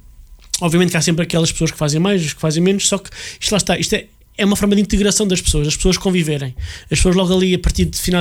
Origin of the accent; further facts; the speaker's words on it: Cortém, Portugal; eu... sigo o presépio da minha aldeia, que é o de Cortém